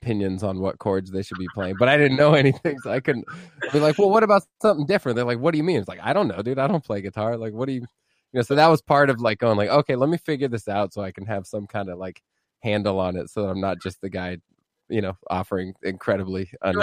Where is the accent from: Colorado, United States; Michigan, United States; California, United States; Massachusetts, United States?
California, United States; Petaluma; I grew up in the North Bay, in Petaluma. Little like small town in the North Bay, the Bay, San Francisco Bay Area.